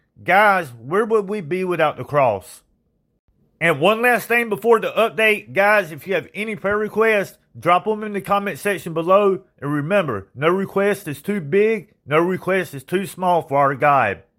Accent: South Carolina, United States; Guys, we got to get into this one. This is my home state.

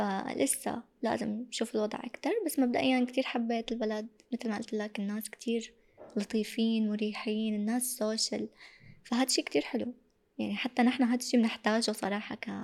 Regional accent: Turkey; حياتي بلشت بتركيا صار عندي رفقات كبرت بتركيا فبتعني لي يعني بحسها كبلد الثاني حتى أحساسي فيها ما بحس بالغربة

